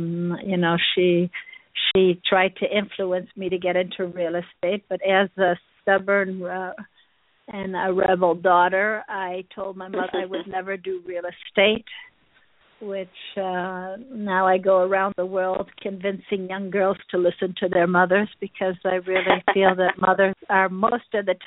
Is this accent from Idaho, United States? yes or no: no; Chicago, Illinois, United States; I thought it would be easier to go to America and to be in my hometown of Chicago